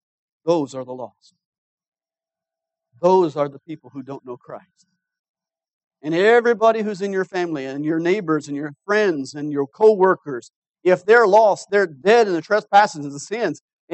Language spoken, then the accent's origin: English; Hawaii, United States; I've used chopsticks when I was younger growing up in Hawaii